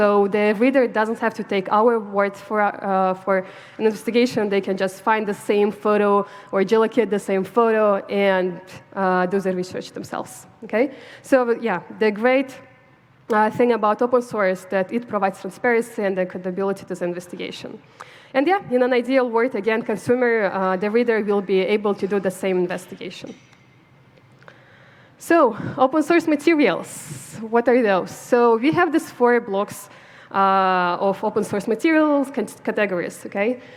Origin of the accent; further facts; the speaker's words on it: Kyrgyzstan; I come from Kyrgyzstan, so my main focus is in Central Asia